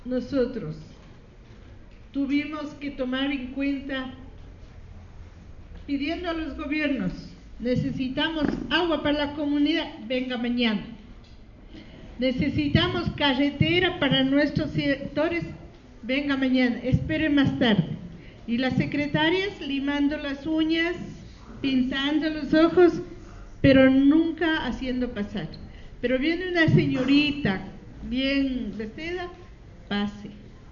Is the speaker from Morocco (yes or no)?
no; Ecuador; Yo soy del Ecuador y a veces en el mapa casi no aparece sino solo la línea equinoccial y no el país. Está en Sudamérica, ¿no?